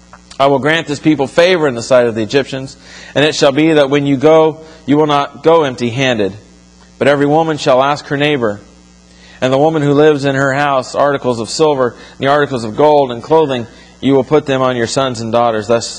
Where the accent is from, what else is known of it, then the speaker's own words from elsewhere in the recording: Florida, United States; I'll tell you, I was born and raised in Florida. I've been face to face with big snakes.